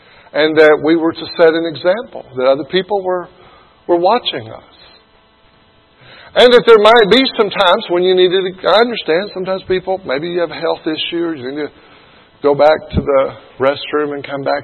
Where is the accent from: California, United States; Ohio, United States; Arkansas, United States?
Arkansas, United States; Blytheville; I remember growing up in Blytheville, Arkansas